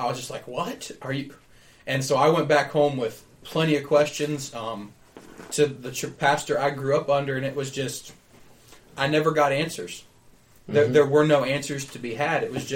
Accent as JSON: {"language": "English", "town": "Dayton", "region": "Ohio", "country": "United States", "tie": "born or raised there", "said": "I would say, yeah, definitely grew up in it, born and raised in Dayton."}